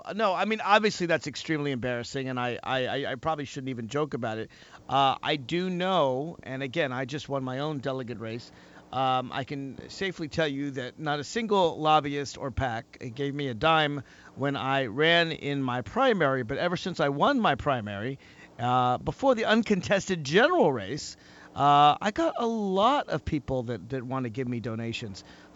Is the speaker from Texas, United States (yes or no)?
no; Alexandria, Virginia, United States; We just had an election right here in my hometown of Alexandria, Virginia, on Tuesday.